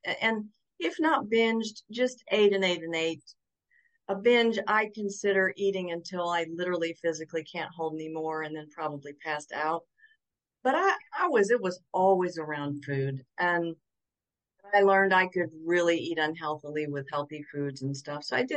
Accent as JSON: {"language": "English", "region": "the South", "country": "United States", "tie": "born or raised there", "said": "I grew up in the South and I would eat all of it that I could stuff."}